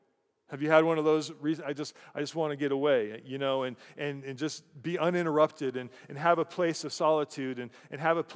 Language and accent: English; Fort Collins, Colorado, United States; And growing up, I grew up in Fort Collins, Colorado.